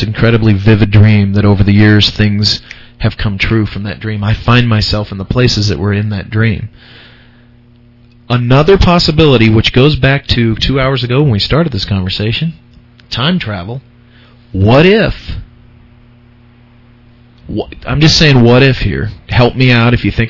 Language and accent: English; California, United States; I grew up in the California suburbs and stuff like that.